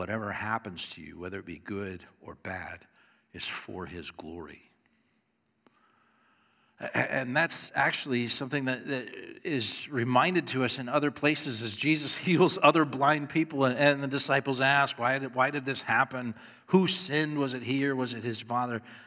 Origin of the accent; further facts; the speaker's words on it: Indiana, United States; accent: Chicago; I grew up in Northwest Indiana. We thought of ourselves as Little Chicago. Our TV was Chicago. Our accents were Chicago.